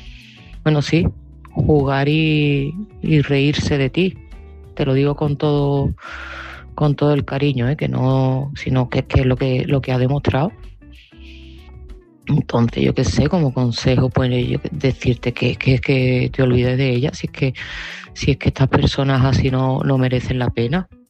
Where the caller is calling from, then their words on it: Seville, Andalusia, Spain; de Sevilla